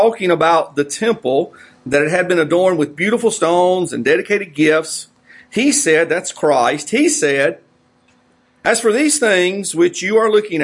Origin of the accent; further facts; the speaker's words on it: Whitmire, South Carolina, United States; We came from Whitmire. It was about 3 hours, 3.5 hours, and we would drive to Myrtle Beach